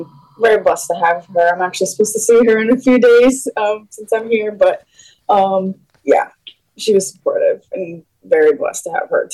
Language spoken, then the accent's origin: English; Rhode Island, United States; drive to the Cape because I am from Rhode Island. So it was just about an hour drive to Wareham every day.